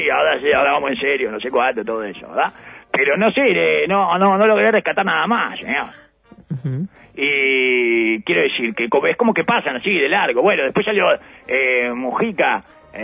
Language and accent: Spanish; Uruguay; En el que podemos decidir como uruguayos